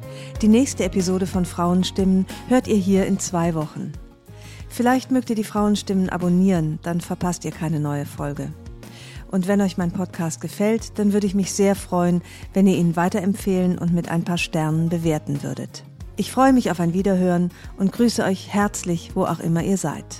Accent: Rhineland, Germany; Ich komme ja aus dem Rheinland.

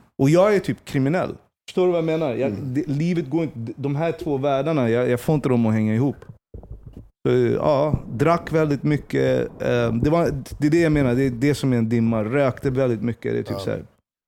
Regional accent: Stockholm, Stockholm County, Sweden; Det jag är uppväxt i Hässelby gård fram tills att jag var 13 år gammal. Och sen så flyttade vi till stan. Jag blev en innerstadsunge. Jag är från båda sidor av staketet.

